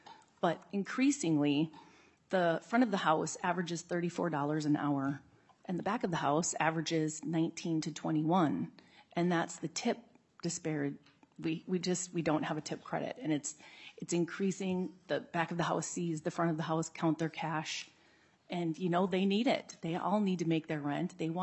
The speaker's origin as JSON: {"language": "English", "region": "Minnesota", "country": "United States", "tie": "born there", "said": "I was born in Minnesota and own the Finnish Bistro on Como Avenue in St. Paul for 13 years this Friday."}